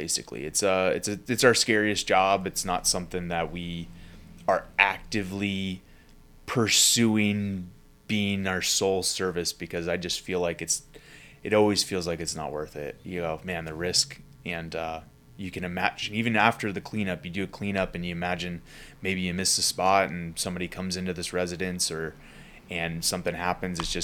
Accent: California, United States; I live in Lake Forest. I've been born and raised in Orange County. I've never lived anywhere else, so I love the county.

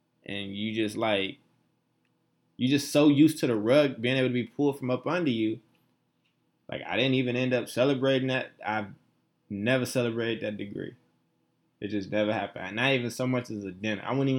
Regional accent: Chicago, Illinois, United States; I will also be back in my hometown of Chicago between Christmas and New Year's

